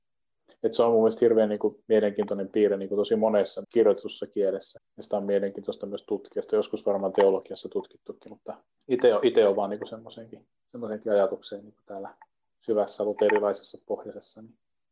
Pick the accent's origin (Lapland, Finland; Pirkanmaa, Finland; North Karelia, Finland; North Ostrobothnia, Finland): Lapland, Finland; me ollaan molemmat Lapista kotoisin.